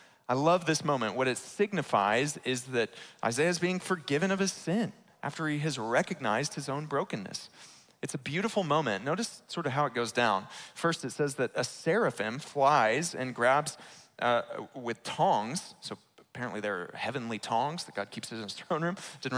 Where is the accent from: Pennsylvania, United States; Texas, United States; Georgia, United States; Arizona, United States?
Texas, United States; Baytown; My parents, I grew up in Baytown, Texas.